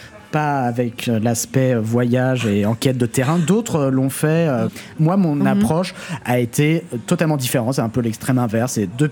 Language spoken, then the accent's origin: French; Paris, Île-de-France, France; j'ai grandi à Paris, dans le 14e arrondissement, dans une famille de médecins, enfin dans un milieu objectivement aisé, privilégié.